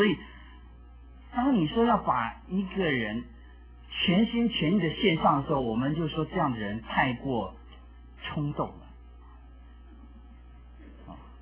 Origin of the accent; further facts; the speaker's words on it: China; 这种 passion 是我们中国人没有的。我们中国人不谈这个东西